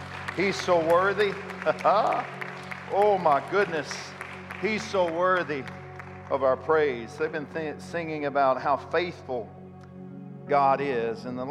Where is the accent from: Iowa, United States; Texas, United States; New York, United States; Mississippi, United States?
Mississippi, United States; now in Hattiesburg, United States; I moved to Hattiesburg from North Mississippi, and you guys are further south, so we just don't see a lot of snow, right?